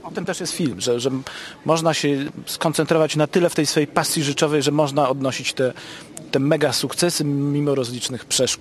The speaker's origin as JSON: {"language": "Polish", "town": "Gdynia", "region": "Pomeranian Voivodeship", "country": "Poland", "said": "ja jestem gdynianinem i jako mały bobas przez moment mieszkałem na jednym podwórku z Kozakiewiczem, czyli na ulicy Żwirkiej Wigury."}